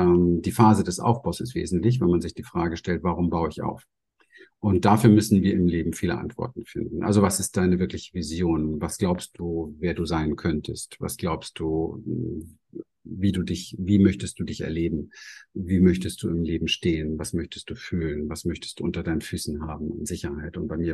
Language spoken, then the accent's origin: German; Berlin, Germany; Ich bin in Berlin aufgewachsen, im Hinterhof